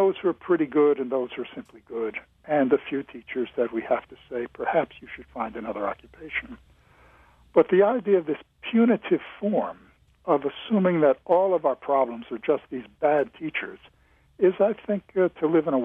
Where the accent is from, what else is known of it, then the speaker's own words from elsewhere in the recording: Paterson, New Jersey, United States; I come from Paterson, New Jersey, one of the third poorest city in the United States of its size, and I grew up in poor schools.